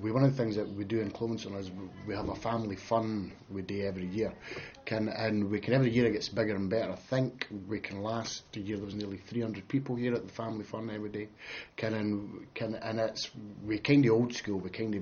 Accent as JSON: {"language": "English", "town": "Edinburgh", "region": "Scotland", "country": "United Kingdom", "tie": "born or raised there", "said": "Yes, I grew up in West of Wales Park. We moved there in 1971, so pretty much lived in West of Wales waking all my days."}